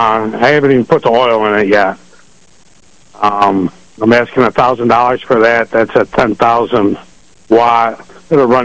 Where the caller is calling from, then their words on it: West New York, New Jersey, United States; West New York.